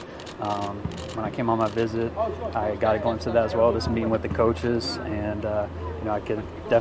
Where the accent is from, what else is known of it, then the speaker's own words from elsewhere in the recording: Texas, United States; I grew up in Texas. We had 7-on-7 in the summers all the time